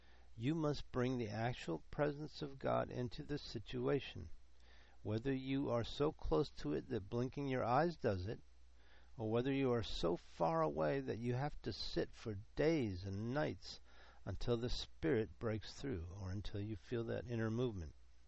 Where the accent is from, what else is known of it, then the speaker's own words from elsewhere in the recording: Los Angeles, California, United States; I don't like all the lights and noise and activities and sounds that I heard growing up in Los Angeles.